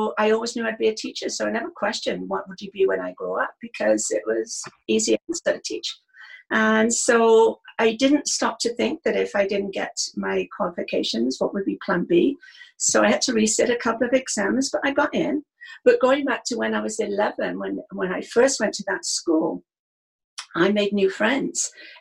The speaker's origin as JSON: {"language": "English", "region": "England", "country": "United Kingdom", "tie": "born or raised there", "said": "But growing up in England with that, it's very much about labels and finding where you fit"}